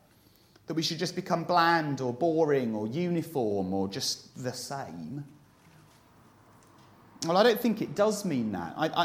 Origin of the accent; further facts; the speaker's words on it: United Kingdom; as a Brit, there's a sudden kind of bond that you have when you meet people who are British as well in that foreign place.